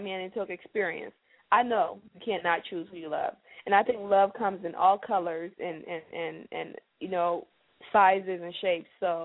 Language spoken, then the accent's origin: English; West Coast, United States; I'm like, you know, I'm from the West Coast.